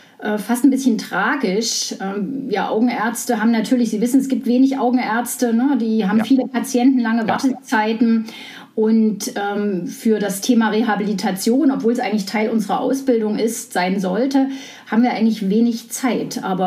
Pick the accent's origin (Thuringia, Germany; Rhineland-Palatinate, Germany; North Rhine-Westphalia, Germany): Thuringia, Germany; Weimar; Aber ich bin in Weimar geboren, also in der DDR aufgewachsen und gerade zur Wende mit meinem Abi fertig geworden